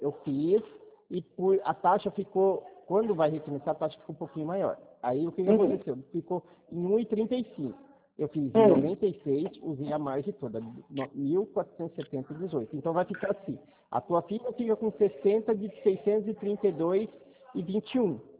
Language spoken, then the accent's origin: Portuguese; Mogi Mirim, São Paulo, Brazil; Tô aqui em Mogi Mirim, Mogi Guaçu. Eu sou de Mogi Mirim e trabalho em Mogi Guaçu.